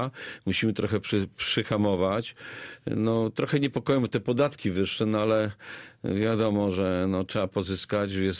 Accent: Babimost, Lubusz Voivodeship, Poland; also born or lived in Zielona Góra; Tutaj spędziłem większość swojego życia. Tu się urodziłem, co prawda wychowałem się w Bajmoście, ale tutaj spędziłem też większość, może powiedzieć, już z 63 lat.

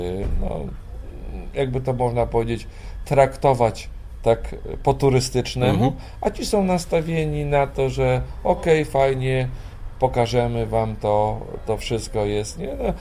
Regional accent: Giżycko, Warmian-Masurian Voivodeship, Poland; jestem człowiekiem z Giżycka, to żeglarstwo mam gdzieś tam, powiedzmy, we krwi.

